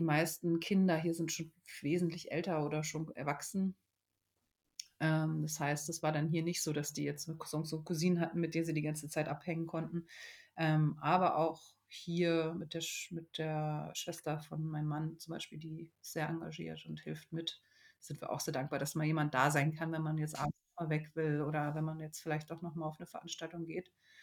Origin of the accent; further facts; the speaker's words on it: Berlin, Germany; Also ich bin ja ursprünglich aus Berlin, bin da auch geboren.